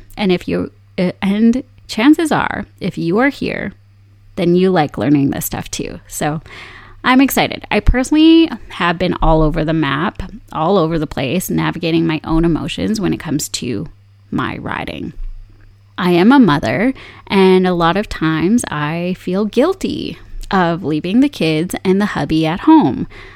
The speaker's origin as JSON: {"language": "English", "region": "Saskatchewan", "country": "Canada", "said": "I am originally from Saskatchewan"}